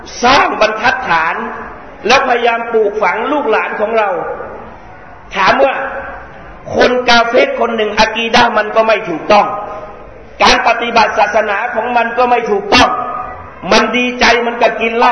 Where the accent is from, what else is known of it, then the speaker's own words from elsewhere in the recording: Southern Thailand, Thailand; แล้วพี่น้องมุสลิมเราชาวใต้ขึ้นเครื่องบ